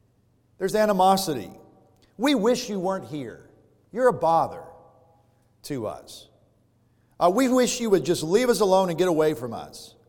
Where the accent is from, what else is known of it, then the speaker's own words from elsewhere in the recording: United States; I'm an American. I stand out like a sore thumb.